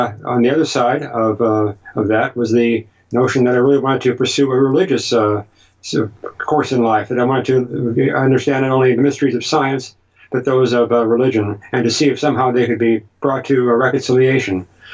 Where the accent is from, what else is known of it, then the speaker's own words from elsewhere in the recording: Indiana, United States; So I grew up in Indiana with a very fervent Catholic mother